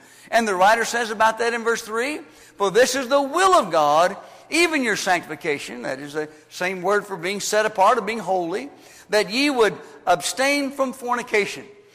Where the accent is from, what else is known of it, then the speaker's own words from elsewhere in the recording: Louisville, Kentucky, United States; when I grew up in Louisville, Kentucky as a young boy